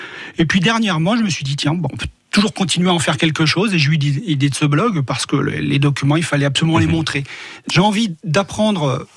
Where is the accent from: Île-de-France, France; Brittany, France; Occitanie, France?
Île-de-France, France; Paris; moved away as an adult; now in Aix-en-Provence, France; C'est le comble de me faire appeler Aixois, alors que je suis parisien, effectivement, mais je suis arrivé ici il y a une trentaine d'années quand même.